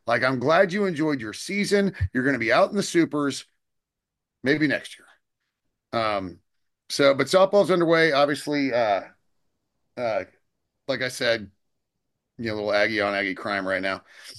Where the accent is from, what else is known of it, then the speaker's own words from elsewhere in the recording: Texas, United States; and growing up in Texas, I think the fear is just coming across a rattler